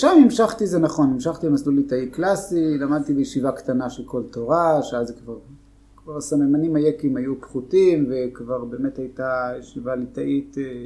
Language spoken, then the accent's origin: Hebrew; Jerusalem, Jerusalem District, Israel; גדלתי כאן בירושלים, ברחוב אלקנה, זה נקרא שיכון חב"ד.